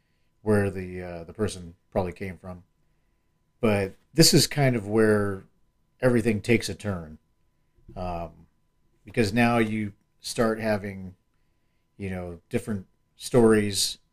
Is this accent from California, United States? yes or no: yes; Long Beach, California, United States; any haunted locations around my hometown of Long Beach.